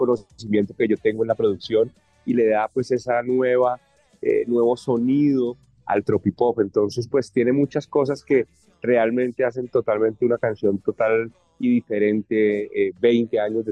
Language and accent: Spanish; Bogotá, Colombia; Soy bogotano, cachaco, bien cachaco, de padres bogotanos. Nacido y pues nací en Usaquén. Ahí me crié con mis abuelos, con mi familia, mi papá, mi mamá, en el pueblito de Usaquén, en toda la subida de Usaquén, ahí crecí